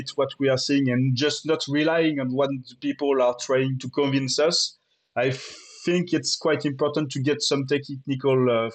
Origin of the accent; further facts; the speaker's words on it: France; accent: French; English is a second language; And also, sorry for my French accent during 1 hour.